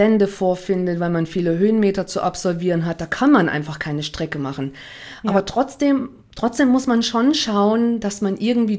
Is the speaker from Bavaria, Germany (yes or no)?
no; Thuringia, Germany; Ich komme ja aus dem Thüringer Wald und da war der Rennsteig immer ein großes Thema